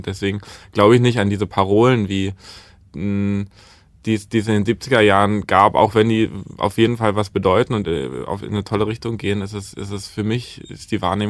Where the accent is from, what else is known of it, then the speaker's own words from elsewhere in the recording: Berlin, Germany; Ich bin in Berlin geboren und habe da jetzt mein ganzes Leben gelebt